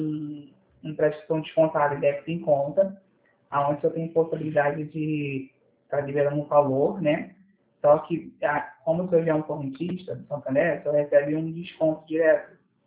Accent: Rio de Janeiro, Brazil; A gente é do Rio de Janeiro.

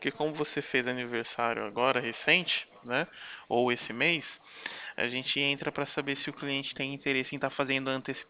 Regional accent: São Carlos, São Paulo, Brazil; eu sou do DDD 16, aqui de São Carlos, interior de São Paulo.

